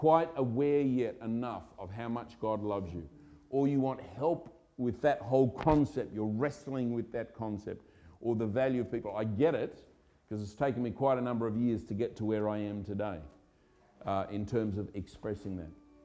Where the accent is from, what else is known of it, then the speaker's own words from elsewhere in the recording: Australia; I'm Australian.